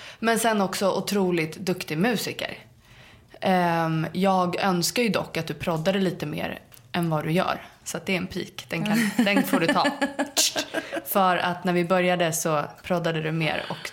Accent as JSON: {"language": "Swedish", "town": "Hägersten", "region": "Stockholm County", "country": "Sweden", "tie": "born or raised there", "said": "Okay. Hägersten, där jag växte upp."}